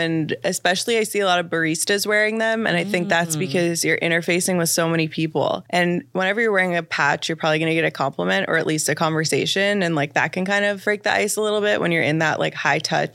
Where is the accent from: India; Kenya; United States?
United States; Midwest; And I'm originally from the Midwest.